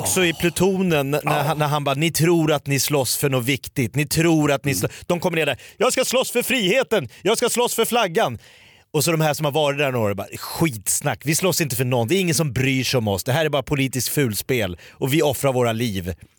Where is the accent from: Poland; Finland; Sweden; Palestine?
Sweden; Jakobsberg, Stockholm County; Och samma teknik använder dig när du säger Viksjö när jag är från Jakobsberg.